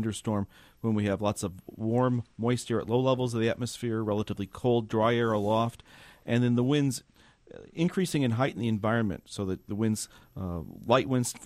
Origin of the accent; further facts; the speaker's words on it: St. Louis, Missouri, United States; you know, growing up in St. Louis, tornadoes are a major part of what you think about.